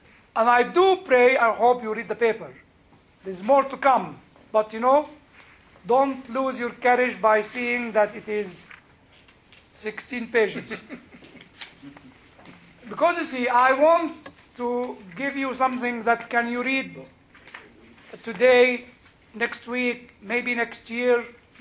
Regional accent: United Kingdom; This is how we speak as British.

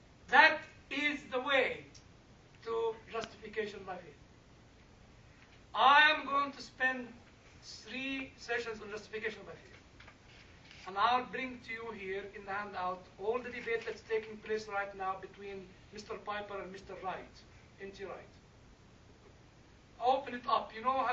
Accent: Egypt; Because, you see, in the way I was brought up in Egypt, you know, you catch a cow or a sheep or a goat, whatever, and you cut it up, you know.

